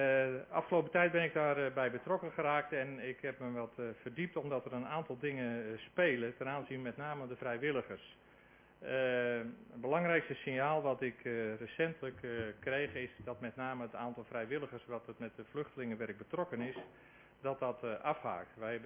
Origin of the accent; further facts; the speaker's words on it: Groot-Ammers, South Holland, Netherlands; Ik kom uit Groot-Ammers.